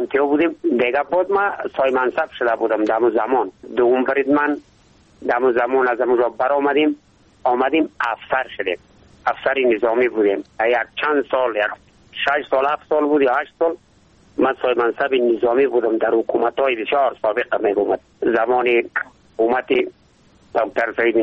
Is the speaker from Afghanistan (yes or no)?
yes; Ishkashim, Badakhshan, Afghanistan; از امو قدیم از بابا و اجداد در ولسوالی اشکاشمی بدخشان ما زاده شدم.